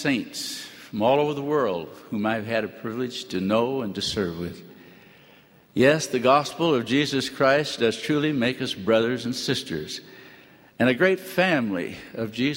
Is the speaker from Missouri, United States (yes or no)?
yes; Missouri, United States; I was born and reared in Missouri, where much of the early history of this church took place